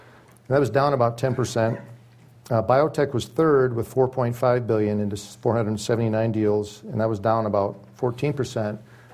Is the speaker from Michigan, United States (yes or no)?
yes; Michigan, United States; I know my home state of Michigan is really making a push to attract venture-funded companies